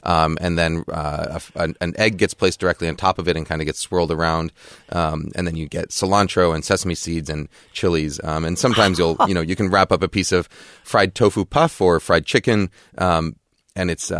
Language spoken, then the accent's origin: English; New York, United States; And I mean, I grew up in New York, so a really good fresh bagel with cream cheese.